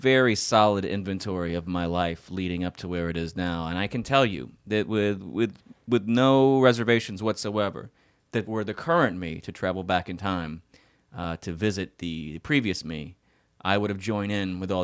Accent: Austin, Texas, United States; also born or lived in Houston / Louisiana; I am originally from, I guess I consider myself to be from Austin.

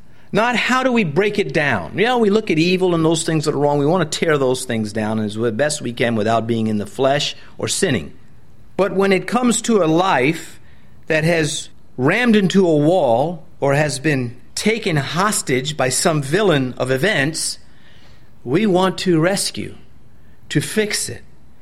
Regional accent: New York, United States; I'm from New York, if anybody is, and permanently from New York.

